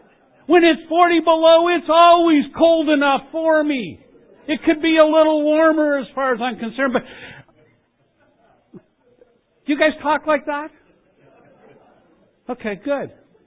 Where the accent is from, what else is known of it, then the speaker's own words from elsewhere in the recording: Canada; Even though I am Canadian and have been my entire life